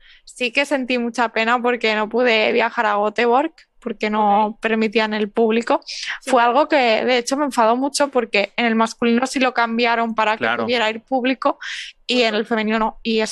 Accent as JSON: {"language": "Spanish", "town": "Barcelona", "region": "Catalonia", "country": "Spain", "said": "Bueno, la verdad que yo soy de Barcelona"}